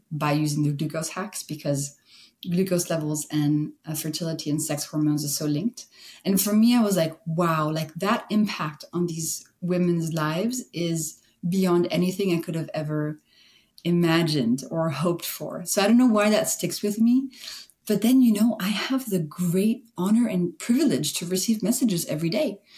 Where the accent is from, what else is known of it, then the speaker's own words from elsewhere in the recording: France; I grew up in France where every single cover of the magazine was like, how to lose 15 pounds in 2 days.